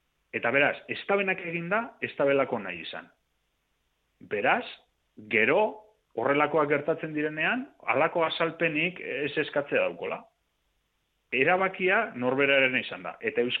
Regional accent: Lekeitio, Basque Country, Spain; Lekeitiokoa naiz eta joan behar izan dut

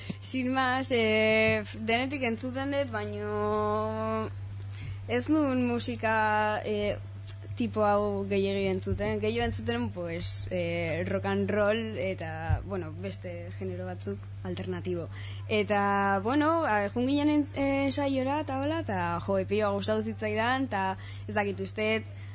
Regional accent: Zumarraga, Basque Country, Spain; ere Zumarragatik nator eta koroak.

